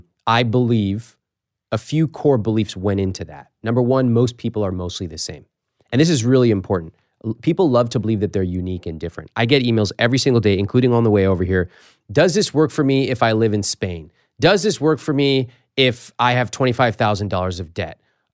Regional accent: United States; born there; I feel so fortunate that I was born in America where I can build a business like this.

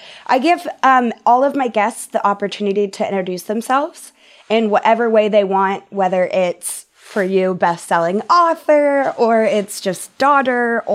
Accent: Texas, United States; I grew up in Texas where I grew up in a very Christian home.

